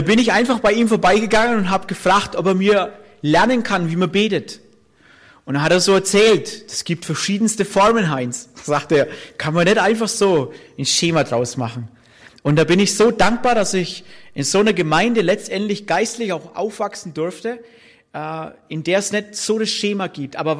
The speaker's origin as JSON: {"language": "German", "region": "Bavaria", "country": "Germany", "said": "ich bin ein Franke, deswegen sage ich beten."}